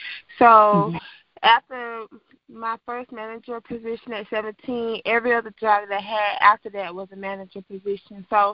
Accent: Quincy, Florida, United States; my hometown from Quincy, Florida, like, so many people there have helped me

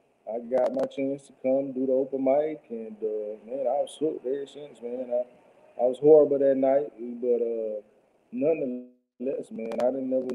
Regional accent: Quincy, Florida, United States; I'm born and raised in Quincy, Florida.

